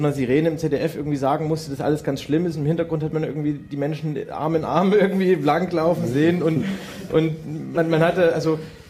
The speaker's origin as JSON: {"language": "German", "town": "Dresden", "region": "Saxony", "country": "Germany", "said": "dass man sie als Dresdner vielleicht sogar noch ein bisschen mehr wahrnimmt"}